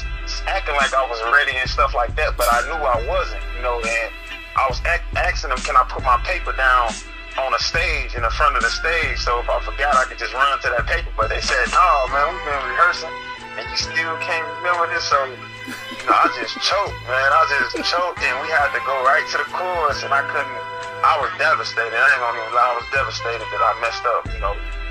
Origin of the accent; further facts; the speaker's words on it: Chicago, Illinois, United States; To be honest, I really grew up everywhere, but I grew up in Chicago.